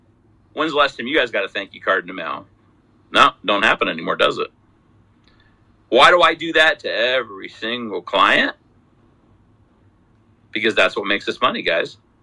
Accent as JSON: {"language": "English", "town": "Salt Lake City", "region": "Utah", "country": "United States", "said": "And I come from Salt Lake City, okay?"}